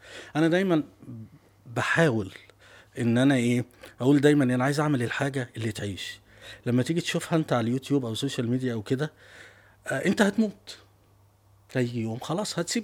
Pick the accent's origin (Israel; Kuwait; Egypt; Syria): Egypt; Tanta, Gharbia; مسجد عندنا في طنطا قدام البيت.